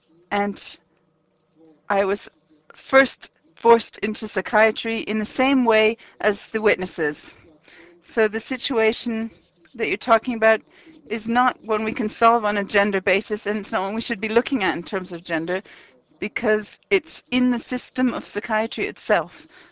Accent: Austria; I'm a psychologist and I come from Austria

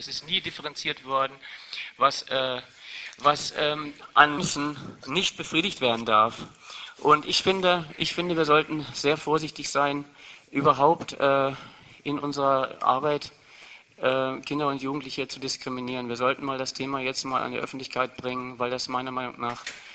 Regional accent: Nuremberg, Bavaria, Germany; Ich komme aus Nürnberg.

